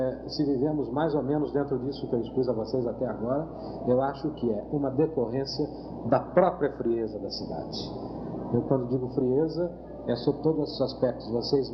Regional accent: Campinas, São Paulo, Brazil; Embora eu seja natural de São Paulo, embora eu tenha vivido aqui boa parte do tempo, eu propriamente me criei fora de São Paulo. Me criei numa das cidades que eu considero das melhores sob todo o aspecto. Eu me criei e cresci em Campinas.

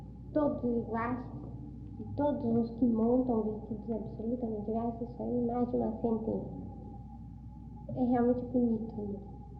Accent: Brazil; Nós, como bons brasileiros, acostumados com as lojas

